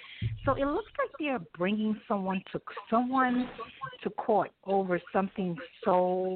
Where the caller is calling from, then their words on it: New York, United States; I'm calling from New York.